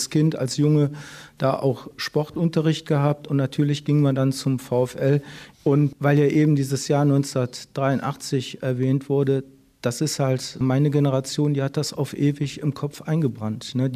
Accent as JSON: {"language": "German", "town": "Gummersbach", "region": "North Rhine-Westphalia", "country": "Germany", "tie": "born or raised there", "said": "ich bin 54 Jahre jung und seit dem 18. Oktober 2004 Bürgermeister meiner Heimatstadt, der Handballstadt Gummersbach."}